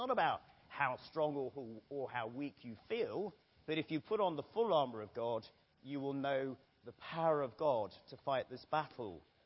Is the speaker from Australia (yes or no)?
no; Jersey; I've made a few mentions of the fact that I come from Jersey